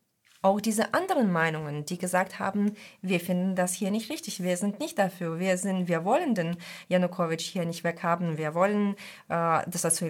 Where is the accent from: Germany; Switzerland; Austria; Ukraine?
Ukraine; Donetsk, Donetsk Oblast; okay, ich komme aus Donetsk, natürlich berichte ich aus Donetsker Sichtweise